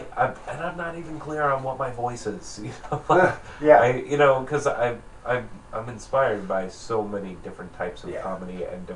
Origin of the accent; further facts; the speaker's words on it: New York, United States; I had a joke where I mentioned that I'm originally from New York.